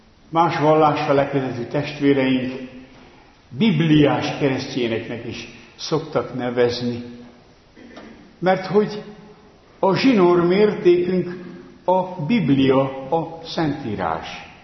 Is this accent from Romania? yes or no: no; Transdanubia, Hungary; born there; olyan környezetbe születtem, ahol csak egyetlen templom állt, és ez a református templom volt. Ez Dunántúlon ritkaság. Az 1200 lelkes faluban